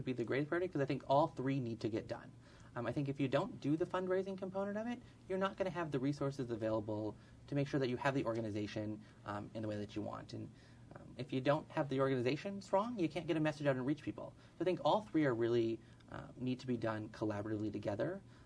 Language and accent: English; Rice Lake, Wisconsin, United States; You know, I look at my hometown of Rice Lake.